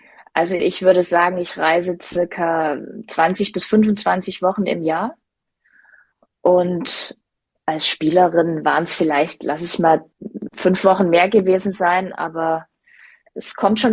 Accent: Stuttgart, Baden-Württemberg, Germany; Stuttgart ist meine Heimat.

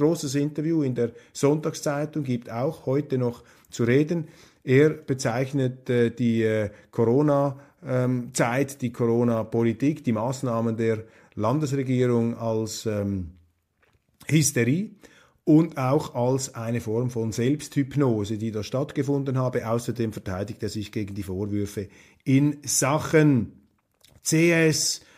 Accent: Switzerland; Ja, ich sage es Ihnen als Schweizer, weil eben die NZZ eine sehr einflussreiche Zeitung in Bern ist.

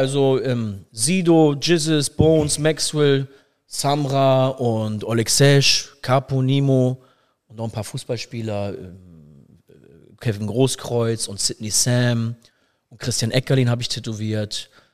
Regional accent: Hamburg, Germany; Ich bin aufgewachsen in Hamburg. Und auch hier geboren. Früher in Hamburg-Ost mit meiner Familie, Rahlstedt. Dann nach der Trennung meiner Eltern bin ich mit meiner Mutter und meinem Bruder in die Innenstadt gezogen, Hamburg-Zentrum, Eimsbüttel. Und habe dann da meine Jugend verbracht

